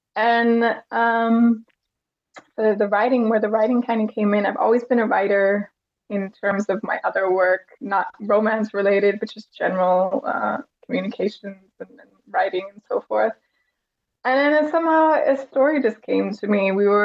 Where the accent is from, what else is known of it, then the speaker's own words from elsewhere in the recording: Midwest, United States; now in Europe; So I am originally from the Midwest, and I live in Europe.